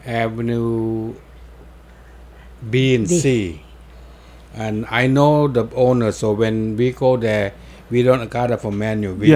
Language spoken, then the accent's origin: English; Thailand; English is a second language; now in New York, United States; I came here in 1963 from Thailand